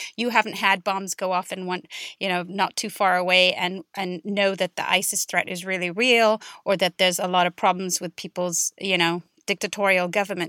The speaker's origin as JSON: {"language": "English", "country": "India", "said": "And one unique aspect of my life was I grew up as an Indian. So my cultural outlook was always like I was surrounded by Arabs, but at the same time, I wasn't part of the Arab society."}